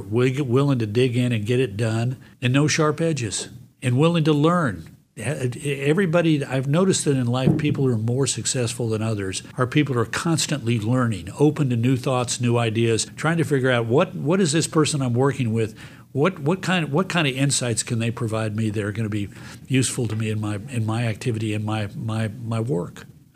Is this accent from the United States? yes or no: yes; Mountain West, United States; now in Texas, United States; You know, I grew up in the Mountain West, and I'm a Texan now, and I can't imagine living anywhere else.